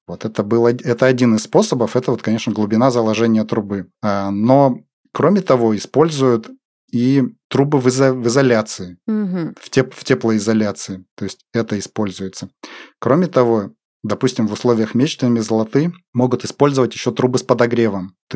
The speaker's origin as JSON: {"language": "Russian", "town": "Chelyabinsk", "region": "Chelyabinsk Oblast", "country": "Russia", "tie": "born or raised there", "said": "Я тоже, кстати, родом из Челябинска."}